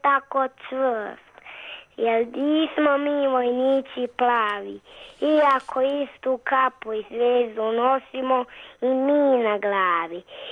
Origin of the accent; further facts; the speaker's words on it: Belgrade, Serbia; Iz Beograda sam, sad sam došao u Grbavac.